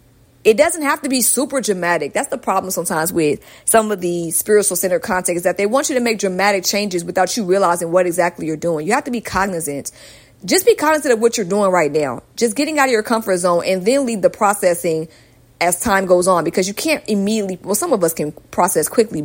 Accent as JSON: {"language": "English", "town": "Atlanta", "region": "Georgia", "country": "United States", "also_born_or_lived": "Los Angeles", "said": "I was in LA for some years, and I'm from Atlanta, but I moved to LA in 2018. And then I came back a few years later. And now I'm back in Atlanta"}